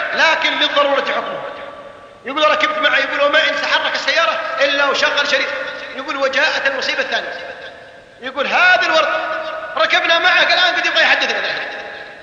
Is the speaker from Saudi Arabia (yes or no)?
yes; Abha, Asir, Saudi Arabia; شاب أعرفه في عندنا في أبها اهتدى والتزم